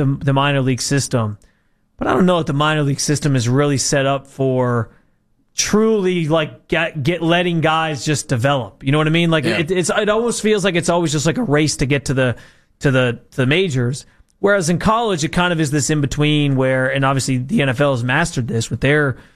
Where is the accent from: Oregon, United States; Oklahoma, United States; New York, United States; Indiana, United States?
New York, United States; Rochester; Yeah, I know my high school, which I'm from Rochester, New York.